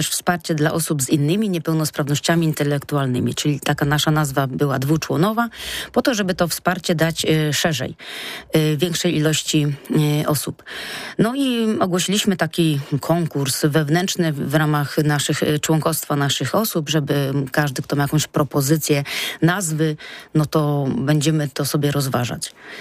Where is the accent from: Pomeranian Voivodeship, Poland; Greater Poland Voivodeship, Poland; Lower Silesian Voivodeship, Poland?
Greater Poland Voivodeship, Poland; Jarocin; now in Konin, Poland; Ja się przeprowadziłam do miasta Konin, pochodzę z Jarocina